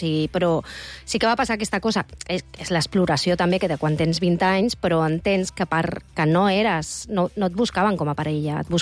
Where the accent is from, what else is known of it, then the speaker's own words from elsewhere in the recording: Barcelona, Catalonia, Spain; són els meus pares, jo no, perquè jo he nascut a la Vall d'Hebron, o sigui, soc d'aquí, soc catalana